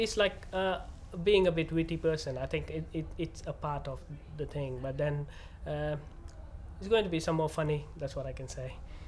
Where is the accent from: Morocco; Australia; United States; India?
India; English is a second language; moved away as an adult; now in England; I was born in India, basically. And I've been there, I did my study and everything there. And then after that, I worked there for quite a few years. After that, I came to England to do my master's.